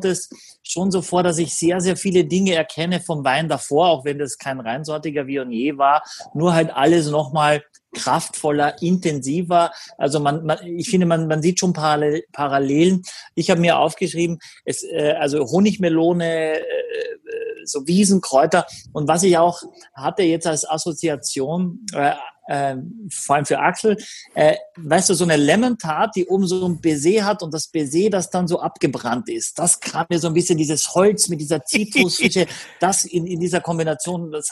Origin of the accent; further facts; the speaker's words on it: Austria; ich bin schon froh, wenn ich Deutsch kann als Österreicher.